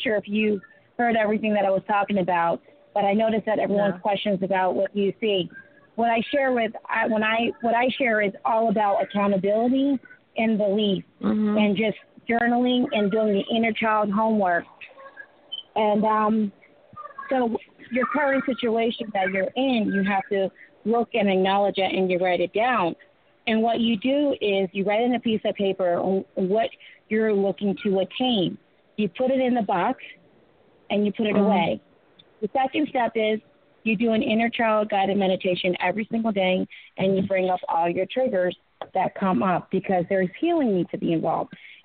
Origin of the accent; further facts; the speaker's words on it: India; I'm from India. Go to a Hindu temple.